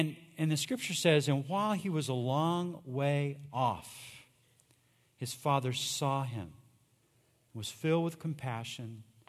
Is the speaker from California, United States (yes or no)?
no; Austin, Texas, United States; I grew up in Ridgetop Baptist Church on 51st Street in Austin here, up until I was 10.